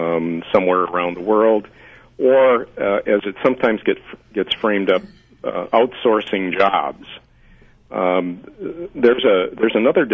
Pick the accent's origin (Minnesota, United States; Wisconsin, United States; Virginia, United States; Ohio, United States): Wisconsin, United States; Sturgeon Bay; Bayship is in my hometown of Sturgeon Bay